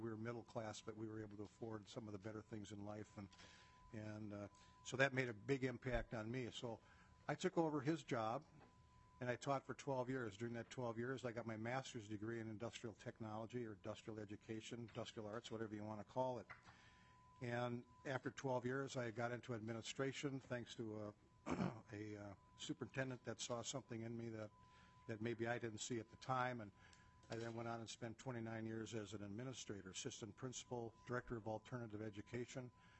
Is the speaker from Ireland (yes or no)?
no; Winona, Minnesota, United States; born and raised in Winona, as I said, and my father was off the farm and clerking in a store downtown for 75 cents an hour.